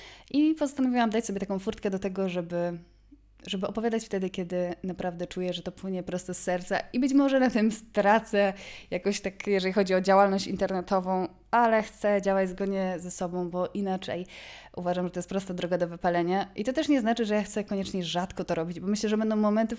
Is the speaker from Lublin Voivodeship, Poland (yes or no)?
no; Kraków, Lesser Poland, Poland; a jestem z Krakowa, więc to naprawdę jest długa trasa